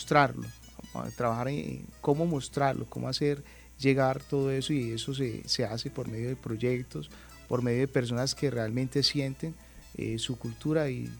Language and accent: Spanish; Calarcá, Quindío, Colombia; also born or lived in Cali; yo nací en Cali, pero me crié aquí en el departamento. Yo hice primaria en Calarcá, hice la secundaria y pues terminé la carrera acá en la universidad.